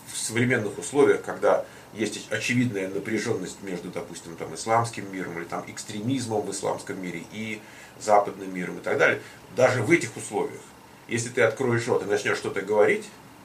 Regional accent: Moscow, Russia; вот я был из Москвы

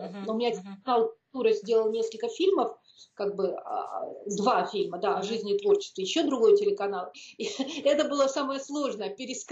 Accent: Russia; привет, я из России, художник.

